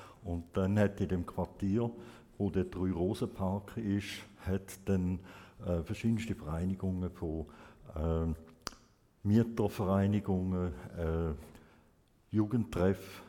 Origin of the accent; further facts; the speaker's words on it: Vienna, Austria; born there; Ich bin ursprünglich in Wien geboren. Meine Eltern sind beide Österreicher, der Vater mit ungarischen Wurzeln.